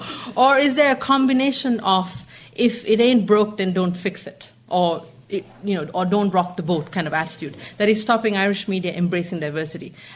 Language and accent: English; Italy; now in Ireland; He was born and brought up in Ireland. I was born and brought up in Italy.